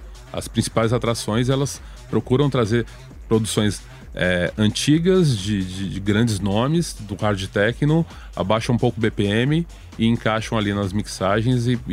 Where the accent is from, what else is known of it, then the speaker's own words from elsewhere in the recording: Itatiba, São Paulo, Brazil; Itatiba. Então, eu tô morando lá, eu moro lá, sempre morei lá.